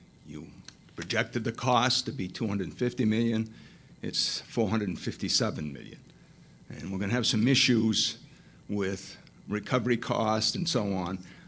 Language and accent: English; Gilford, New Hampshire, United States; I'm from Guilford. I represent District 2 in Guilford and Meredith.